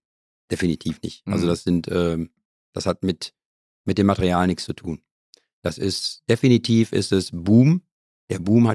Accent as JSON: {"language": "German", "town": "Marl", "region": "North Rhine-Westphalia", "country": "Germany", "said": "ich komme ja aus Marl, das ist im Kreis Recklinghausen, da gibt es nicht wirklich viele Berge."}